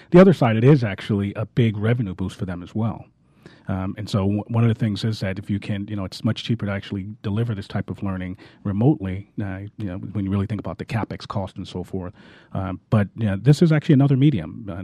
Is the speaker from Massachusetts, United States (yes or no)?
yes; Boston, Massachusetts, United States; now in Atlanta, United States; I'm actually from Boston. Been down in Atlanta about 13, 14 years.